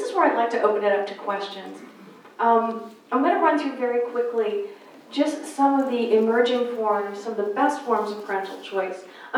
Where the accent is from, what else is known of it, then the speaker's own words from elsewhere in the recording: Boston, Massachusetts, United States; I'm of Irish descent from Boston originally.